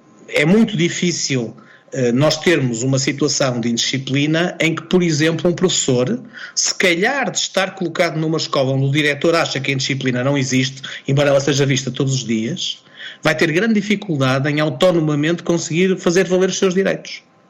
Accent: Viana do Castelo, Norte, Portugal; eu posso dizer estas coisas porque eu sou de Viana do Castelo, de uma localidade da província

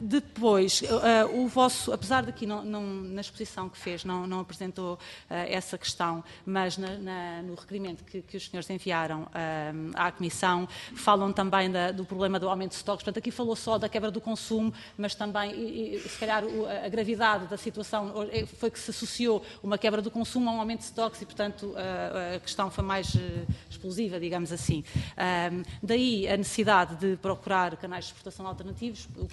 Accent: Santarém, Portugal; porque eu sou do distrito de Santarém

